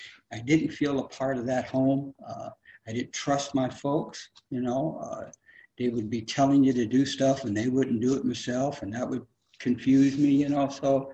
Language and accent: English; California, United States; also born or lived in Detroit; I was born in Detroit and come out to California when I was about 6 years old, 5 years old, something like that.